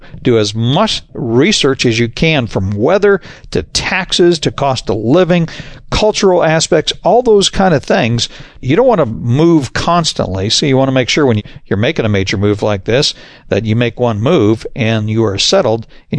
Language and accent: English; Arizona, United States; I grew up in Arizona. Great place to live, and it was listed as one of the top 10 states to live.